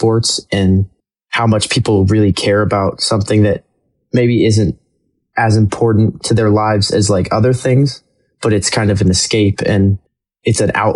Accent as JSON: {"language": "English", "town": "Chandler", "region": "Arizona", "country": "United States", "said": "I'm from Chandler, Arizona."}